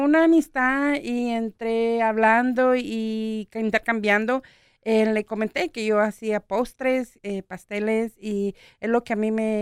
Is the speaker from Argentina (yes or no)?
no; Guatemala; Sí, yo nací aquí, pero me crié en Guatemala.